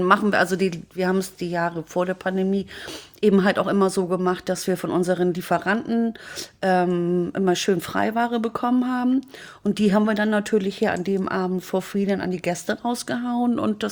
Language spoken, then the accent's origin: German; Blankenese, Hamburg, Germany; Ich komme ja aus Blankenese.